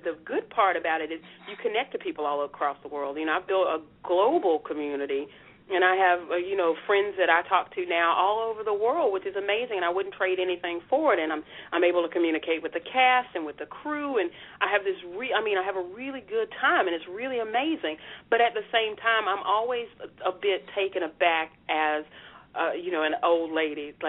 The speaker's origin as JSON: {"language": "English", "region": "the South", "country": "United States", "said": "I'm 45 and I've got, you know, small children, but and then I'm from the South."}